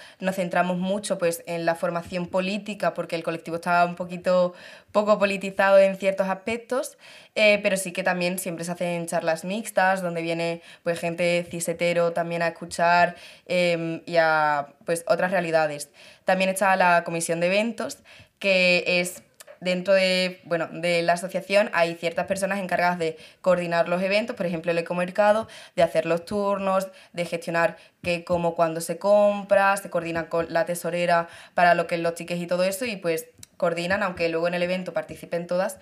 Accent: Andalusia, Spain; Yo soy de aquí, de La Oliva, del Polígono Sur.

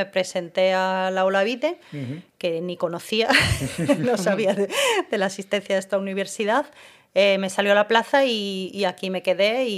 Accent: Santiago de Compostela, Galicia, Spain; como se puede apreciar perfectamente en mi acento, no soy sevillana, yo soy gallega, nací y estudié en Santiago, en la Universidad de Santiago de Compostela

